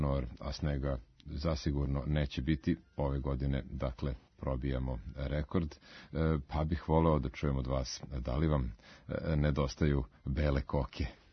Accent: Belgrade, Serbia; Ja se dobro sećam svog detinjstva na Dorćelu kada smo provodili cele zime na Kalemegdanu sankajući se.

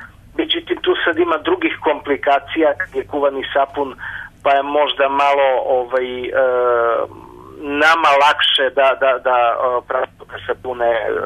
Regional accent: Zaječar, Southern and Eastern Serbia, Serbia; Evo, recimo, ja sam iz Zaječara.

